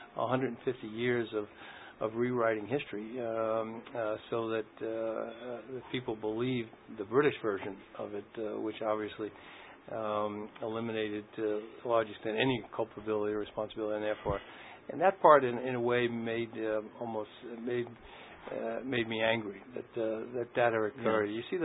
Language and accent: English; Riverdale, New York, United States; You know, I grew up in Riverdale in an Irish neighborhood, and the famine was really not discussed.